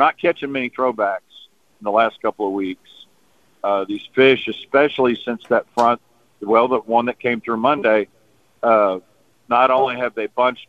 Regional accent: Texas, United States; So, yeah, I'm from Texas.

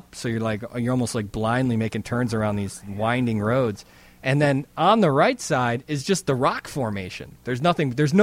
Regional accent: Chicago, Illinois, United States; decided to continue to drive because I'm from Chicago, meaning I was going to park it and then Uber or figure it out.

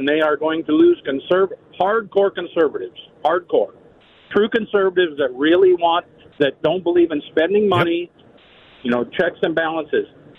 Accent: North Dakota, United States; I'm not from Minnesota, I'm from North Dakota.

